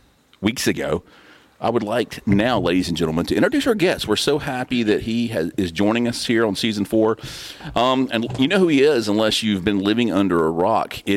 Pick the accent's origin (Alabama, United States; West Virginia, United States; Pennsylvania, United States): Alabama, United States; Bessemer; also born or lived in Hueytown; So I grew up in Bessemer, Hueytown, and my friends did. We always said we're from Western Jefferson County because that's who we are.